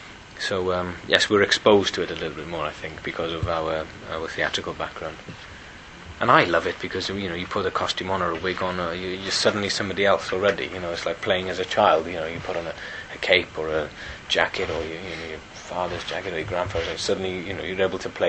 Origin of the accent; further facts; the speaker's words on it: Wales, United Kingdom; You know, coming Welsh, coming from Wales, you know, and being Welsh, we all very proud of our singing heritage.